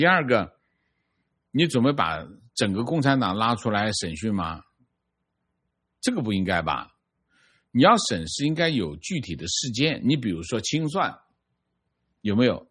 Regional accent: Xin'anjiang, Zhejiang, China; 我们老家是杭州千岛湖下游新安江，新安江镇啊

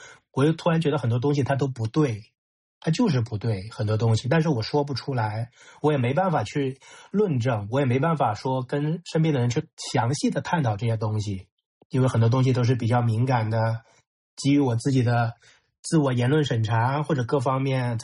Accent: China; 他并没有阻止我们内地人前往香港去开这种银行卡

